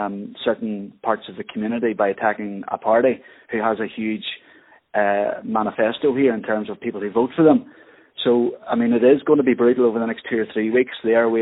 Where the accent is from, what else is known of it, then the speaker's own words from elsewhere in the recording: Northern Ireland, United Kingdom; I'm coming on 40 this year, but whenever I was growing up in County Tyrone, where we had British Army on our streets, checkpoints, bombs, the troubles, to live and work here now